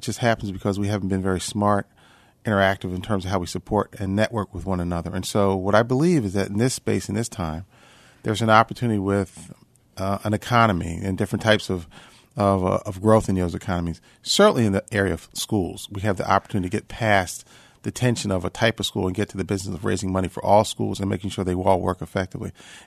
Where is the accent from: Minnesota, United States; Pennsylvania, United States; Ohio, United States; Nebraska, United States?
Pennsylvania, United States; Philadelphia; because I grew up in Philadelphia in neighborhoods where sometimes definitely divided over a variety of issues.